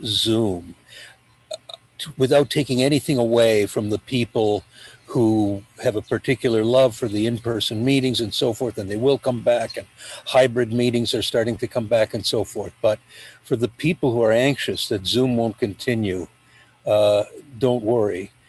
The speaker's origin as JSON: {"language": "English", "town": "Toronto", "region": "Ontario", "country": "Canada", "said": "I'm an addict from Toronto."}